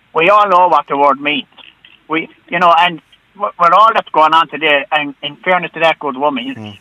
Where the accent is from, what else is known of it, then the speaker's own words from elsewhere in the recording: Galway, Connacht, Ireland; now in Dublin, Ireland; I'm from Galway, but I'm married to a Dub.